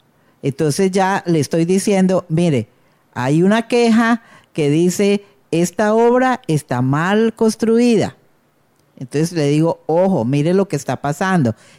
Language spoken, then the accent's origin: Spanish; Arauca, Colombia; tengo muchos conocidos en Arauca, soy de Arauca, he ejercido varios cargos aquí.